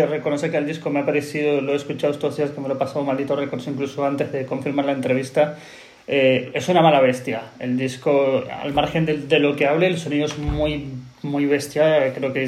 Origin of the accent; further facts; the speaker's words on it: Argentina; now in Spain; Que yo como argentino tengo mucha gente que escucha lo que yo recomiendo y les encanta.